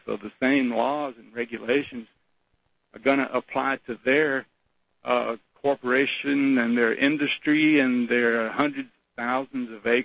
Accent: Louisiana, United States; moved away; You know, I came here from Louisiana, just as your guest Jim there said he came from California.

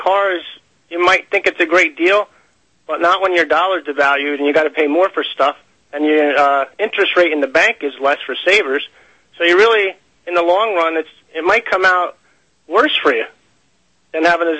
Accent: New Jersey, United States; First of all, you're right. I am from New Jersey, and we are corrupt over here.

